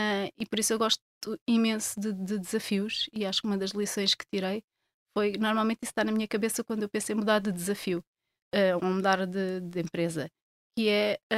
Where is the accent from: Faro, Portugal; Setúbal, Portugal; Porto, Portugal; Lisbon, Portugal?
Faro, Portugal; Fuzeta; porque eu não sinto só o que sou da Fuzeta, sinto a Fuzeta no meu ADN